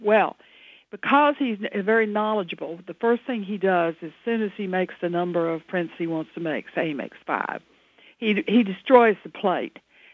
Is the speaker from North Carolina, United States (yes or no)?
yes; North Carolina, United States; moved away; that's a little bit autobiographical because I came up from North Carolina